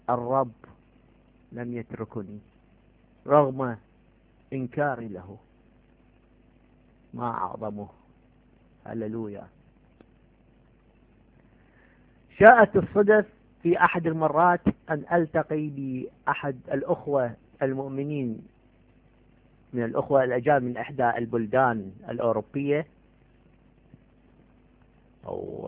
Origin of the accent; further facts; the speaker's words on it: Iraq; moved away; أنا أصلي من العراق وعشت هناك في العراق،